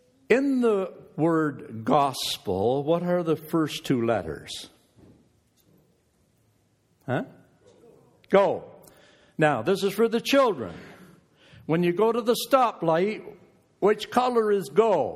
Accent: Bancroft, Ontario, Canada; I think of my hometown, Bancroft.

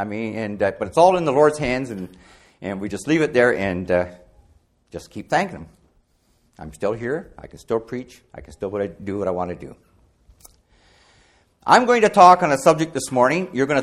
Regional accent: Langton, Ontario, Canada; I grew up in Langton, Ontario, on a tobacco farm. And I wasn't a Christian.

